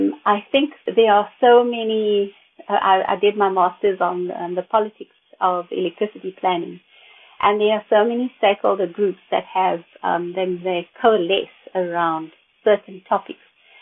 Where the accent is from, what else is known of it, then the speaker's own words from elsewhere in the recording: South Africa; speaking as a South African again